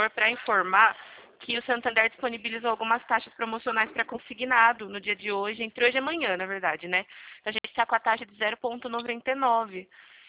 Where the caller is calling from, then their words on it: Araras, São Paulo, Brazil; Eu estou falando daqui de Araras.